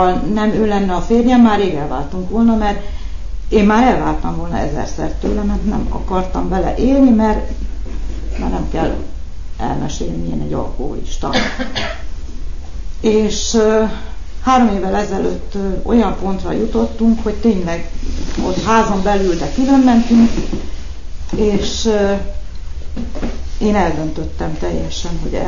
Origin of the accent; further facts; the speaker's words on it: Érd, Pest, Hungary; Érdről jöttünk